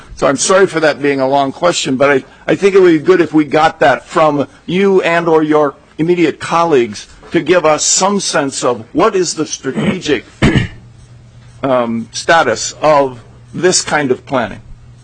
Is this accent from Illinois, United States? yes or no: no; Rochester, New York, United States; I'm from Rochester